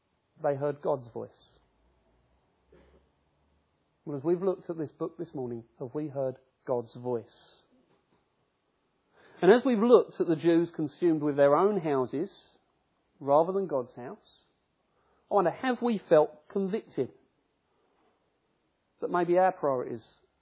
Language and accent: English; Camberwell, London, United Kingdom; when I was a youngster, I grew up in Camberwell, on the border of Peckham. We called it the ghetto. It wasn't the nicest area to live in.